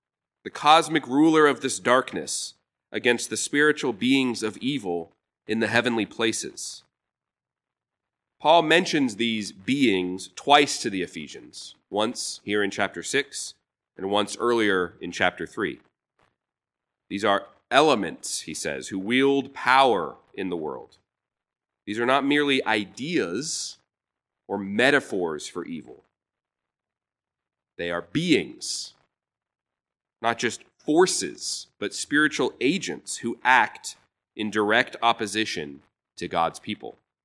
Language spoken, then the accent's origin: English; Massachusetts, United States; Growing up near Boston, I took many school field trips to walk the Freedom Trail